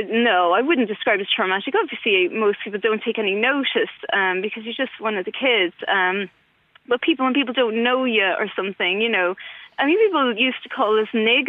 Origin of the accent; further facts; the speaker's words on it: Dublin, Leinster, Ireland; I am of mixed ethnicity as well. I was born in Ireland 42 years ago